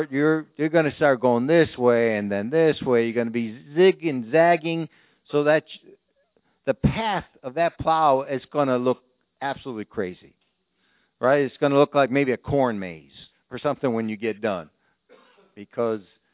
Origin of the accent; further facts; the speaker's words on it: Chicago, Illinois, United States; So I'm a city boy, born and raised in Chicago, Illinois. Only thing I ever knew was sidewalks and parking lots, okay?